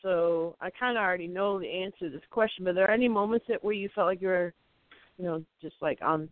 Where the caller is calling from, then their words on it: Massachusetts, United States; I'm calling from Western Massachusetts.